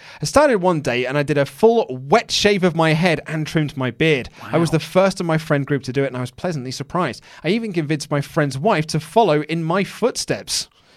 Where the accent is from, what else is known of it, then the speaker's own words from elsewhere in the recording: United States; Hang on, I'm American, so that's type, 137 kilograms and 21 and a half stone.